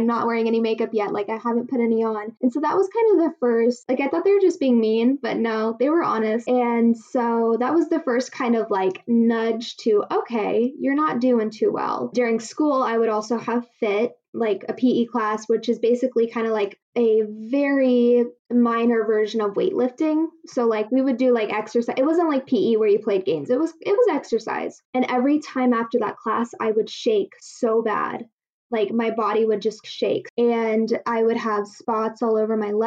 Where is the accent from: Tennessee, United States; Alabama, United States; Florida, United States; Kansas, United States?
Kansas, United States; Wichita; I am from Wichita, Kansas, the heart of America, and I've lived here my whole life.